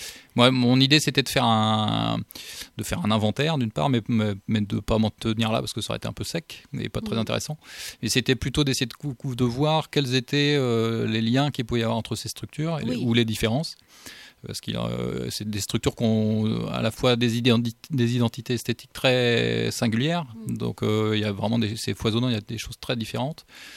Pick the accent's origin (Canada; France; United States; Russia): France; Rennes, Brittany; comme je suis originaire de Rennes et que j'ai toujours habité ici, presque